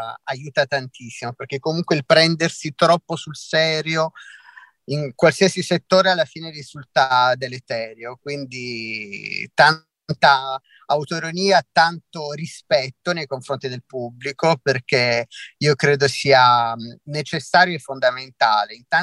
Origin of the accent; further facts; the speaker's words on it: Bari, Apulia, Italy; also born or lived in Tuscany / Genoa / Rome; now in Milan, Italy; sono stata tanti anni in Toscana, ma ho vissuto anche a Genova, ho vissuto a Roma, sono originaria di Bari, adesso abito a Milano, quindi insomma sto colonizzando un po' tutto, mi mancano le isole, ci ho lavorato ma non ci ho ancora vissuto.